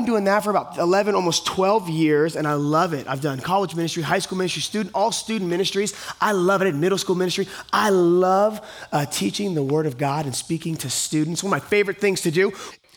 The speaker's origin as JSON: {"language": "English", "town": "Sacramento", "region": "California", "country": "United States", "lives_now": "Roseville, United States", "said": "I'm from Sacramento, California. And you guys know where Sacramento, California is? It's the state capital. I love it. I actually live a little bit east of there in a city called Roseville."}